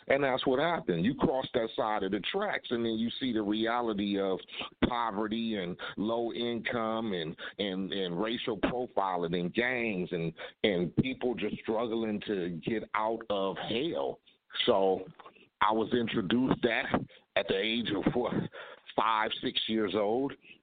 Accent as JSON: {"language": "English", "town": "Compton", "region": "California", "country": "United States", "tie": "born or raised there", "said": "I grew up in Compton. If I grew up anywhere else, probably would have been different."}